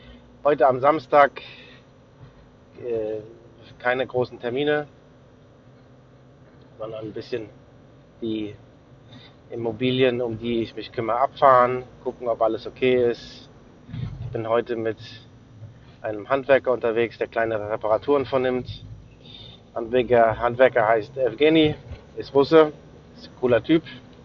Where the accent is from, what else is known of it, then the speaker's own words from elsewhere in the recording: Frankfurt, Hesse, Germany; also born or lived in Hamburg; Ich bin in Hamburg geboren, in Frankfurt aufgewachsen und eigentlich in einem Vorort von Frankfurt. Die ersten paar 20 Jahre, jetzt bin ich 45, also mittlerweile 20 Jahre auch dann direkt in Frankfurt.